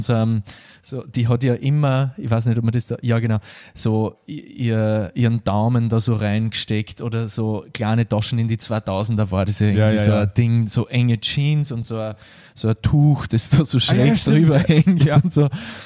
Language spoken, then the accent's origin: German; Austria; ich bin ja im Land aufgewachsen, in so einem Tal. Im Radio ist Ö3 gerannt und das ist halt so ein Hitradio in Österreich.